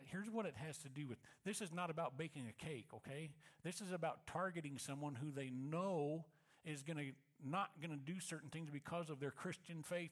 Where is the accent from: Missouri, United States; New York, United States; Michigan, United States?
Missouri, United States; I'm from Missouri. I mean, they don't call it the show me state for nothing.